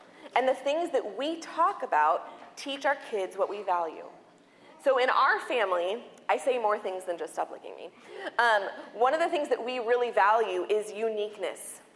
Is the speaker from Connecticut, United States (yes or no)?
no; San Diego, California, United States; things that I'm sure I can't even imagine about snow because I've been born and raised in San Diego.